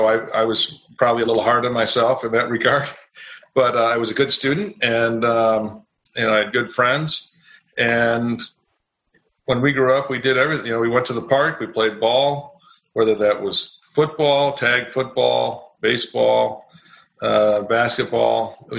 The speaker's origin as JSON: {"language": "English", "town": "Grand Rapids", "region": "Michigan", "country": "United States", "tie": "born or raised there", "also_born_or_lived": "Saginaw", "said": "Yeah, so I was born in Saginaw, but grew up and we moved shortly to Grand Rapids thereafter."}